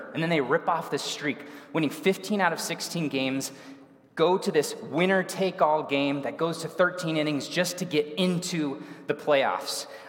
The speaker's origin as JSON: {"language": "English", "town": "Erie", "region": "Colorado", "country": "United States", "tie": "born or raised there", "said": "So I was born in Colorado. I was raised in Erie, which is like half an hour north of here."}